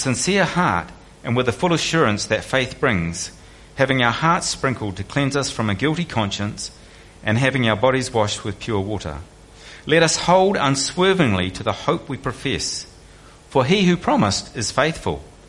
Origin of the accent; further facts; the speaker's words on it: New Zealand; now in Australia; I'm getting to grips with it slowly as a Kiwi.